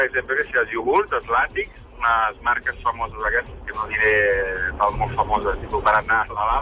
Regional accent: Italy; Catalan is a second language; now in Sabadell, Spain; Bueno, jo sóc italià, porto 4 anys a Sabadell, sí.

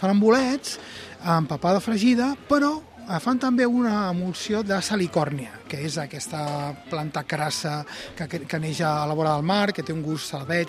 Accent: Catalonia, Spain; Avui anem a Badalona, que és a prop de casa meva, jo soc del Vallès

